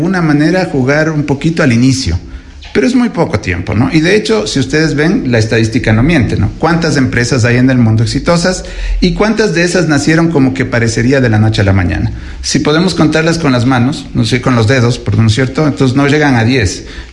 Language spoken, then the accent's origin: Spanish; Ecuador; también somos así, el ecuatoriano tendemos a hacer las cosas negativas